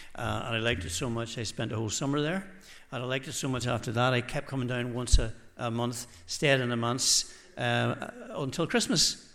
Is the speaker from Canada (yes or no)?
no; Belfast, Northern Ireland, United Kingdom; also born or lived in Dublin / County Monaghan; And then I went back to Belfast. I come from Belfast, as you can probably guess, from North Belfast.